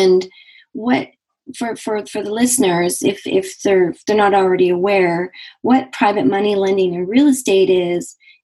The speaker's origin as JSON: {"language": "English", "country": "Canada", "said": "I'm Canadian, so I had some U.S. cash"}